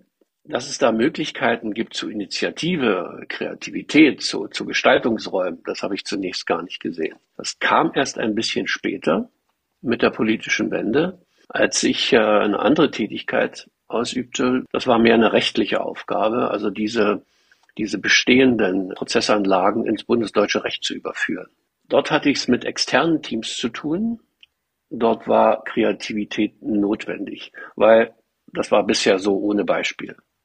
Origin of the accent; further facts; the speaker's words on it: Berlin, Germany; Ich bin ein Berliner und wollte in die Industrie. Und in und um Berlin ist da nicht allzu viel.